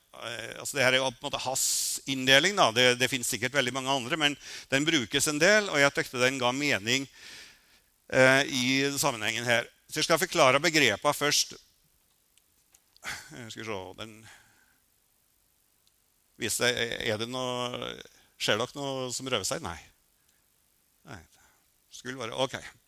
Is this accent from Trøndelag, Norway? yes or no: yes; Røros, Trøndelag, Norway; now in Oslo, Norway; jeg kommer fra Røros, og når jeg kom til Oslo så visste det seg at det var ganske store kulturelle forskjeller inn I Norge også.